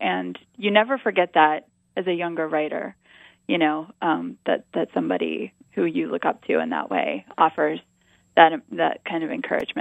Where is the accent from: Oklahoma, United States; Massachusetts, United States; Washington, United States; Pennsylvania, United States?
Pennsylvania, United States; Pittsburgh; now in Cincinnati, United States; And I grew up in Pittsburgh, and I live in Cincinnati now